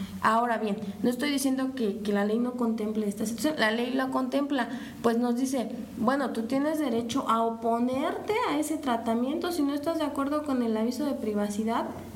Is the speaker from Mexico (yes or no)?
yes; Mexico; no nosotros como abogados, sino todos como mexicanos